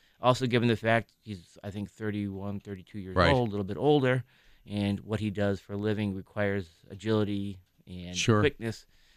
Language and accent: English; Delafield, Wisconsin, United States; Yeah, well, I grew up locally in the Delafield area. I went to the Heartland Arrowhead School District, and then I went to Marquette High School.